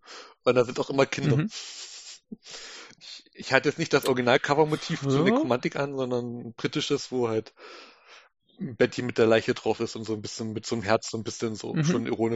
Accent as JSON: {"language": "German", "region": "East Germany", "country": "Germany", "said": "ich bin jetzt aus dem Osten, ich kenne diese ganzen Disco-Sendungen oder Musiksendungen aus dem Westen nicht"}